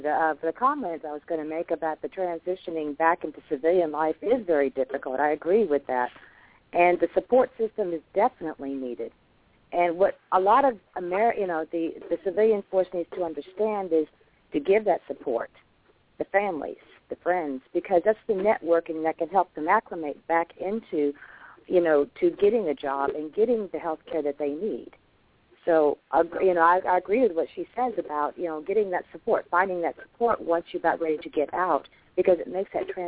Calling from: Nashville, Tennessee, United States; I'm calling from Nashville, Tennessee.

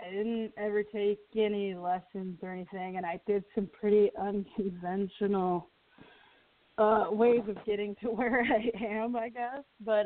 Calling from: Auburn, Washington, United States; I'm calling from Auburn, Washington.

